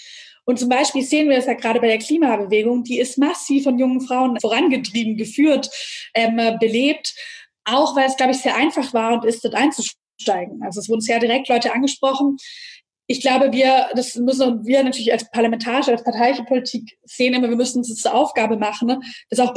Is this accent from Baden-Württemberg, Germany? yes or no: yes; Nürtingen, Baden-Württemberg, Germany; ich bin in Nürtingen aufgewachsen